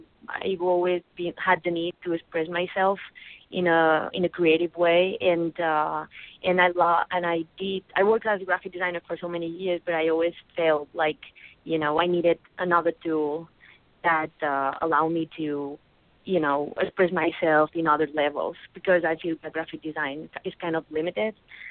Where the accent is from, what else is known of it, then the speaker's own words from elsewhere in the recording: Balearic Islands, Spain; I grew up in Mallorca, which is one of the biggest islands of the Balearic Islands, and then I went to Barcelona to study, you know, graphic design